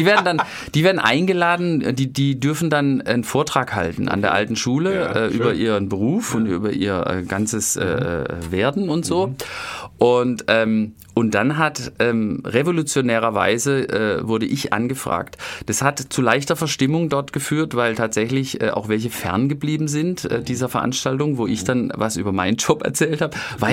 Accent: Rastatt, Baden-Württemberg, Germany; Ich bin in Rastatt geboren.

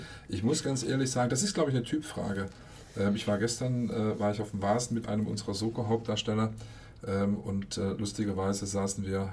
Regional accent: Baden-Württemberg, Germany; accent: Swabian; Also in Baden-Württemberg, da geht es mir als Schwabe, ja, also da werden die meisten, würden mich sogar verstehen, wenn ich dialektisch, wenn ich Schwäbisch schwätze

